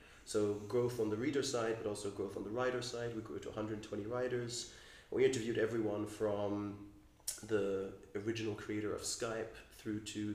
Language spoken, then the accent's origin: English; Hungary; English is a second language; growing up in Hungary, I was very far away from all the technical innovation, very far away from Silicon Valley.